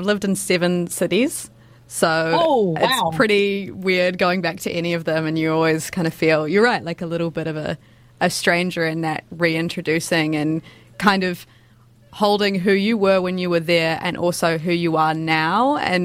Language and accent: English; Geraldine, Canterbury, New Zealand; also born or lived in Nelson / Hamilton / England; I grew up in Geraldine, which is about 3 hours away from here, Nelson, a few places over in Australia, Kirikiriroa up north, and also spent some time in England.